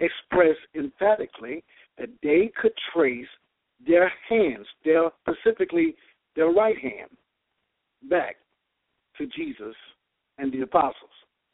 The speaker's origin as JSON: {"language": "English", "region": "Georgia", "country": "United States", "tie": "born or raised there", "said": "I've been away from my home state of Georgia. I've been in Arkansas for the past few days"}